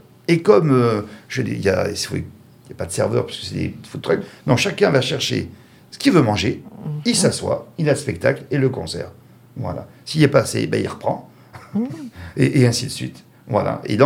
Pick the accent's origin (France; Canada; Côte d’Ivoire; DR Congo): France; Soyaux, Nouvelle-Aquitaine; born there; une autre journée dans le 16, vers où je suis né, vers Soyaux.